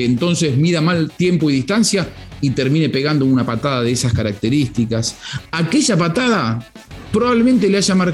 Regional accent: Argentina; Y no lo digo yo como argentino

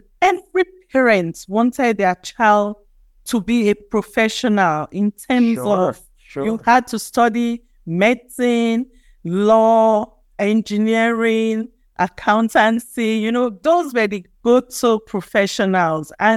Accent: Benin City, Edo, Nigeria; We grew up in Benin City, where we lived on these streets where every family knew each other.

